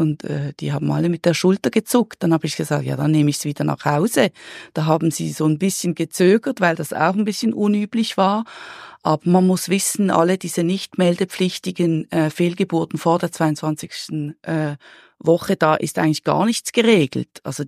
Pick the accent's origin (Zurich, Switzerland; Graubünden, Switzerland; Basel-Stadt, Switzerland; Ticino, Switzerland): Basel-Stadt, Switzerland; Basel; ich komme aus Basel und da gab es schon diese Konzepte